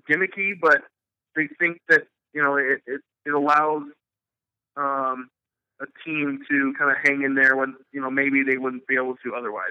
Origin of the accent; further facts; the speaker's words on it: Julian, California, United States; I grew up in a small town of Julian, California.